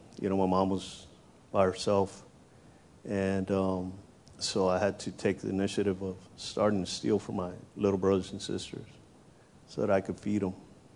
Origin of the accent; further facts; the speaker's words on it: McAllen, Texas, United States; My story, oh my gosh, it's pretty harsh, you know, the way I lived. I come from McAllen, Texas, and McAllen, Texas is known for all kinds of drugs and all kinds of, you know, bad things.